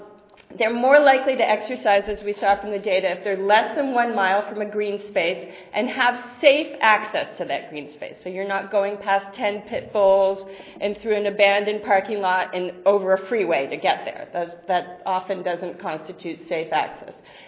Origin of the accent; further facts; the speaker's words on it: Berkeley, California, United States; This is my hometown of Berkeley, California.